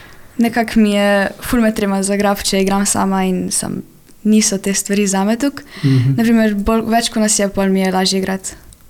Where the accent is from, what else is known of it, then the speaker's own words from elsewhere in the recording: Lower Sava, Slovenia; prihajam iz okolice Krškega, zdaj obiskujem tretji letnik laboratorijskega tehnika na SŠFKZ-ju.